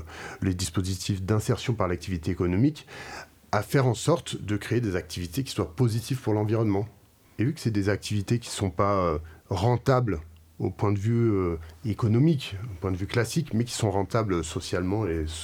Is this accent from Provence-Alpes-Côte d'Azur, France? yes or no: yes; Provence-Alpes-Côte d'Azur, France; Eh ben moi je suis originaire du Briançonnais, donc j'ai toujours vu cette association dans le paysage.